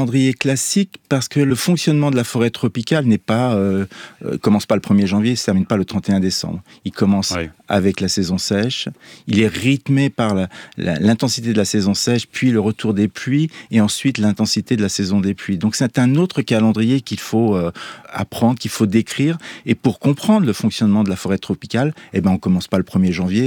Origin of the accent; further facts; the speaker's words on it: Paris, Île-de-France, France; Ben, je suis parisien.